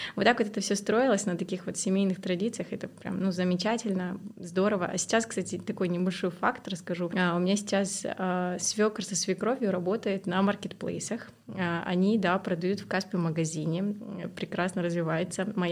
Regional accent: Astana, Kazakhstan; ну, у меня тоже корни южанские, но в целом я всю жизнь росла в Астане.

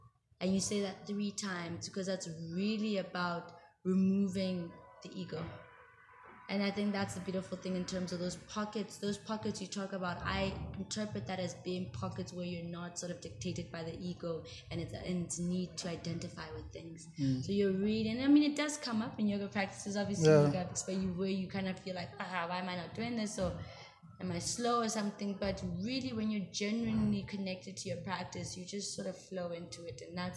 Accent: Lesotho; also born or lived in Canada / England; I am from Lesotho originally. Mm. I grew up in Lesotho, Canada, and England.

